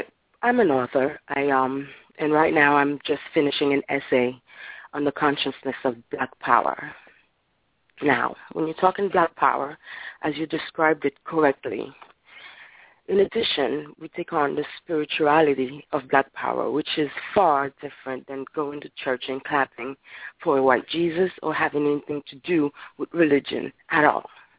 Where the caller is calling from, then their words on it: Brooklyn, New York, United States; from Brooklyn.